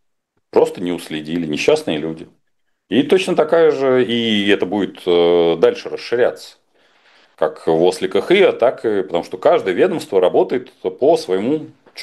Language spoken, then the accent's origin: Russian; Moscow, Russia; как москвич в четвертом поколении, езжу по регионам